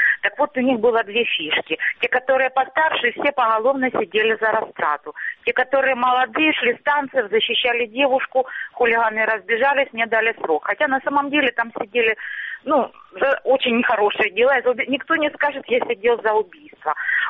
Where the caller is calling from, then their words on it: Starobilsk, Luhansk Oblast, Ukraine; город Старобельск.